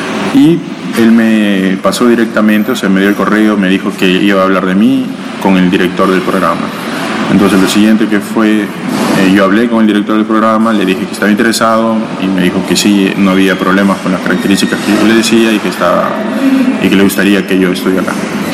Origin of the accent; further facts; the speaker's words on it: Peru; moved away as an adult; now in Russia; yo estaba a cargo en Perú del entrenamiento y de las Olimpiadas en mi país